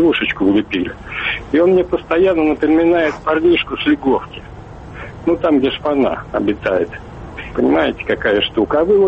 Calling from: Leningrad Oblast, Russia; Ленинградская область.

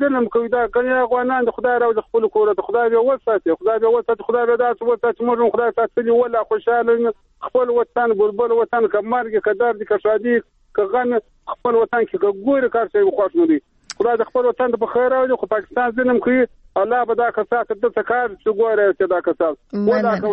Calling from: Kandahar, Afghanistan; له کندهار ولایت

